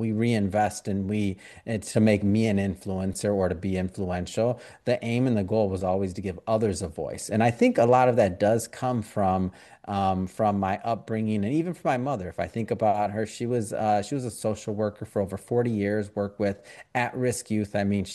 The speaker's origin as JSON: {"language": "English", "town": "Detroit", "region": "Michigan", "country": "United States", "tie": "born or raised there", "said": "growing up in Detroit when I was growing up, it wasn't a nice place necessarily like the way it is now"}